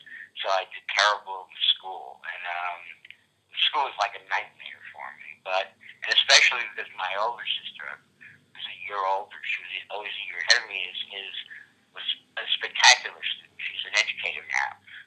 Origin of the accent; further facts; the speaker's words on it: Phoenix, New Jersey, United States; I grew up in Phoenix, New Jersey, right across the river from New York City.